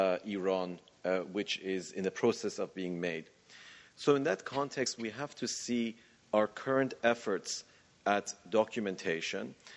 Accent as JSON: {"language": "English", "country": "Canada", "said": "As a Canadian Iranian, I'm particularly proud"}